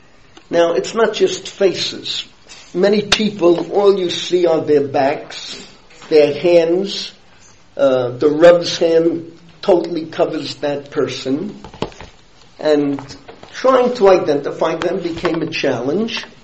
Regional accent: Bronx, New York, United States; We grew up together in the Bronx.

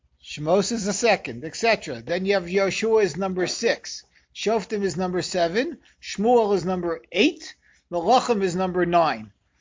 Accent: Queens, New York, United States; So we grew up together in Queens many, many years ago.

